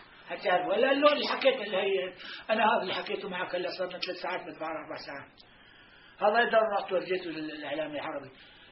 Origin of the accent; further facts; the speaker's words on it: Palestine; اما نحن فلسطينية لحالنا بنقدر نزول اسرائيل؟